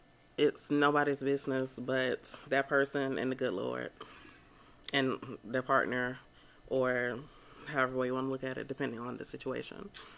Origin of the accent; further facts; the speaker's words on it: Alabama, United States; especially states like our home state, well, my home state, Alabama